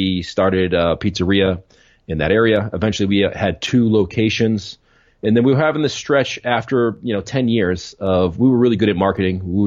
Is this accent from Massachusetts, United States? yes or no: yes; Boston, Massachusetts, United States; I grew up in Boston. I'm born and raised in Boston.